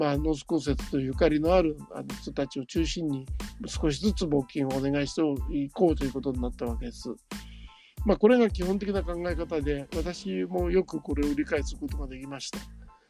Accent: Nagano, Japan; born there; also born or lived in New Delhi, India; 私自身実はあの長野の生まれなんですが、長野県の生まれなんですが、あのしかもそのニューデリーに数年住んでいたわけですが

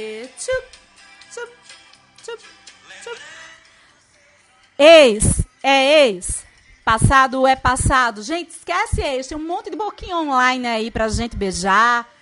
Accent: Aracaju, Sergipe, Brazil; Sou de Aracaju, um beijo pro povo de Aracaju, Praia da Atalaia. Um beijo, amo Aracaju.

